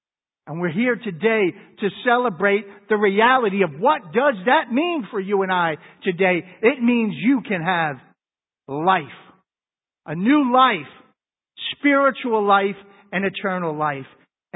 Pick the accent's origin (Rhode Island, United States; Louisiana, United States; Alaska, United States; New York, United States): New York, United States; Long Island; We didn't have a built-in pool where I was growing up in Long Island.